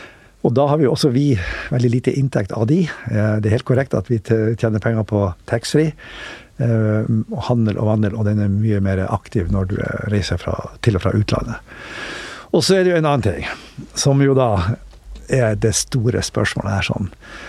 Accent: Northern Norway, Norway; Altså, som nordlending så synes jeg at de går glipp av veldig mye, de som aldri har vært i Nord-Norge

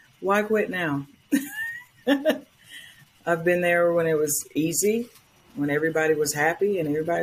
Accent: Cartersville, Georgia, United States; I am from Cartersville, Georgia.

